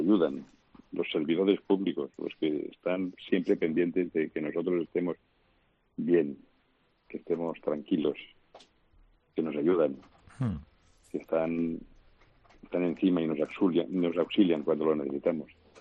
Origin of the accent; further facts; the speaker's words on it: Catalonia, Spain; moved away as an adult; now in Madrid, Spain; Yo soy catalán, como tú sabes, vivo en Madrid hace 50 años.